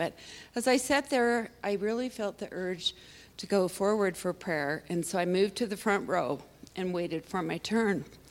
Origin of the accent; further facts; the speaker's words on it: Wellsville, Utah, United States; As some of you know, I was born and raised in the Mormon Church in Wellsville, Utah.